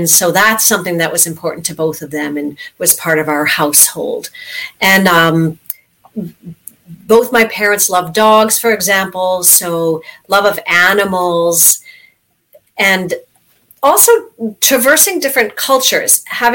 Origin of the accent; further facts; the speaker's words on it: Stratford, Ontario, Canada; born there; Well, I actually was born in Stratford, Ontario. So I'm a little bit Canadian like you, okay.